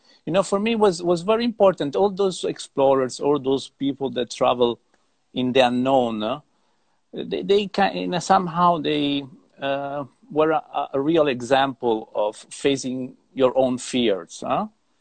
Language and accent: English; Florence, Tuscany, Italy; English is a second language; now in Tenerife, Spain; I grew up in Florence. I'm originally from Florence, from Italy, and I grew up there.